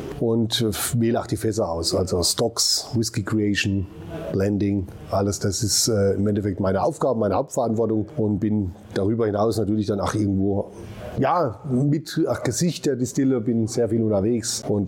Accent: Ammerbach, Germany; ich bin gebürtig aus der Region, aus Ammerbach, nicht weit von hier.

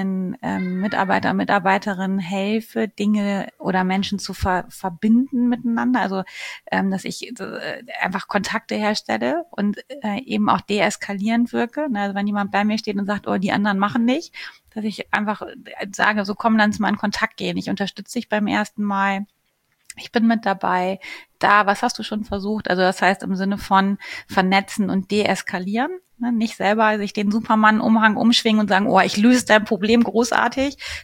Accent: Northern Germany, Germany; So wie bei uns im Norden sagt man Butter bei die Fische

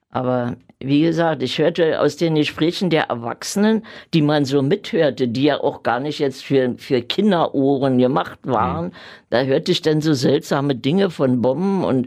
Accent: Berlin, Germany; born or raised there

